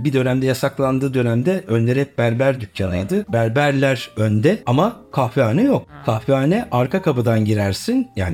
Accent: Üsküdar, Istanbul, Turkey; Biliyoruz. Üsküdarlı olarak.

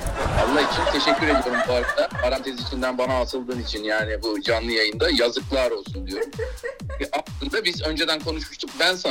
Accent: Anatolia, Turkey; Anadolu çocuğuyum tabii. Biz memur çocuğuyuz. Ben Anadolu'da büyüdüm. Sizin gibi böyle İstanbul metropol çocuğu değiliz biz.

